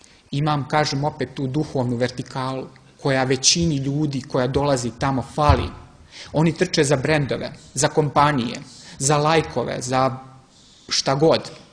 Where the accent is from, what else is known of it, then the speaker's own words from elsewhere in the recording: Serbia; born there; Ja sam privilegovan što sam rođen u pravoj veri, pravoslavnoj, i što sam rođen u Srbiji.